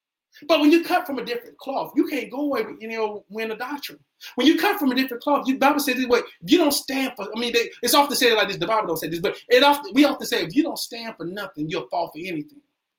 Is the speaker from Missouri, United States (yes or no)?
no; Kittrell, North Carolina, United States; We still don't have a stoplight. My wife told me to stop claiming him. I grew up in Kittrell.